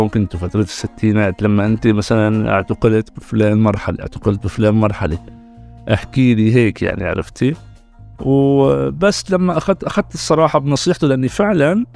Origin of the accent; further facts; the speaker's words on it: Aleppo, Aleppo Governorate, Syria; الخط الواصل بين الشرق وبين الغرب كانت حلب. يعني للأسف بقي منا الذكريات هلأ حاليا